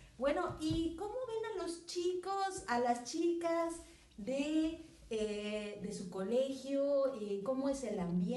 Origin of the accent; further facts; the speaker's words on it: Mexico; soy de México y vivo en la playa. Vivo en Huatulco, que es una playa muy bonita.